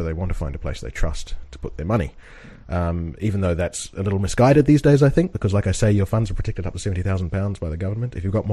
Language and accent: English; New Zealand; we're both from New Zealand